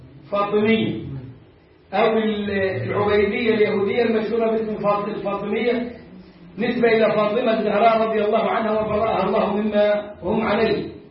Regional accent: Egypt; ولهم حي عندنا في مصر

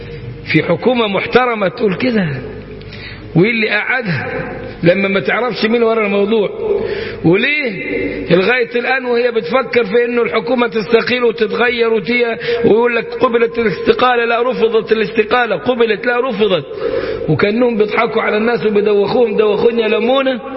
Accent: Upper Egypt, Egypt

